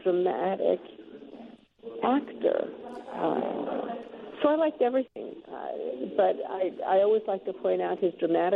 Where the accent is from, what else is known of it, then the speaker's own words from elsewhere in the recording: Brooklyn, New York, United States; You know, growing up in Brooklyn, people were what they made themselves to be.